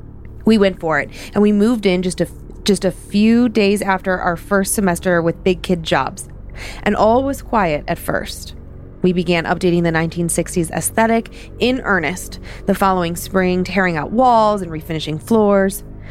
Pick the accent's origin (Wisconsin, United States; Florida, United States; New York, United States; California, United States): Wisconsin, United States; now in Georgia, United States; We never thought we'd be living in Georgia. … I'm from Wisconsin originally and spent some grad school years in Eastern Washington.